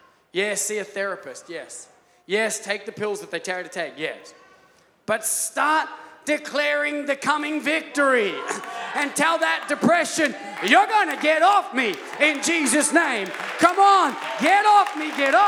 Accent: Australia; Because I'm Australian and she owns Australia.

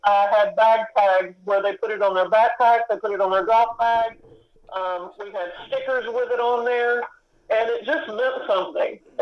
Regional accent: Hope, Arkansas, United States; And I grew up in Hope, Arkansas on a 9-hole golf course and played at the University of Texas.

